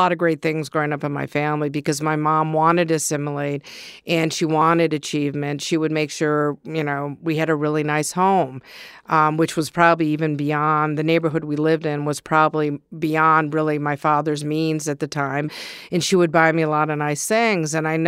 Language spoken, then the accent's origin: English; Ann Arbor, Michigan, United States; born or raised there